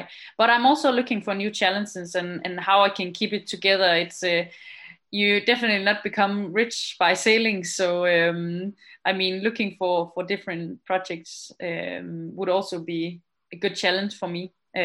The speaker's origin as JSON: {"language": "English", "country": "Denmark", "said": "it's definitely how we grew up in Danish sailing sport"}